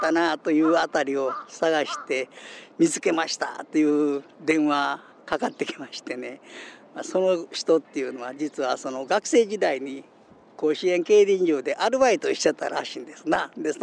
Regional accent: Nishinomiya, Hyogo, Japan; 僕も君も西宮で生まれ育ったんやけど、そんな100年ほど前のことっていうのはやっぱり知らんわな。

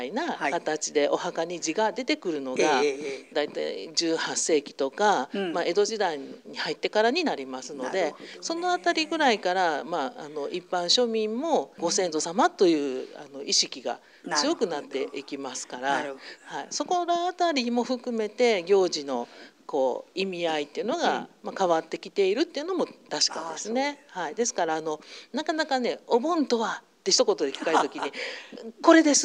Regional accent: Kansai, Japan; だから私たち関西人はほぼほぼ月遅れなんですね。

